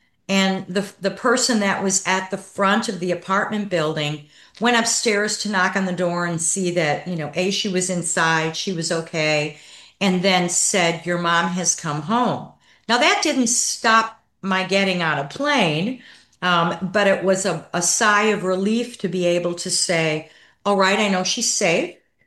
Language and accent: English; Chicago, Illinois, United States; also born or lived in Dallas; And I was raised in Chicago and was living in Dallas, Texas